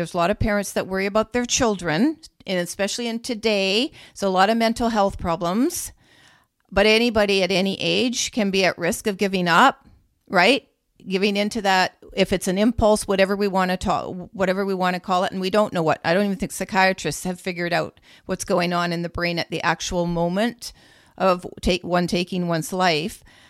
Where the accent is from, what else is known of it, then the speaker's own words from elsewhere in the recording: Canada; But in Canada, we're both Canadian.